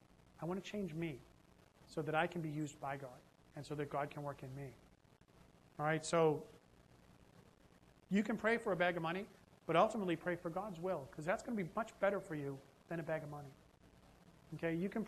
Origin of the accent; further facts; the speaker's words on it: Boston, Massachusetts, United States; I'm from Boston. I'm saying this, and Boston's known as bad drivers, but I got down here and I was scared.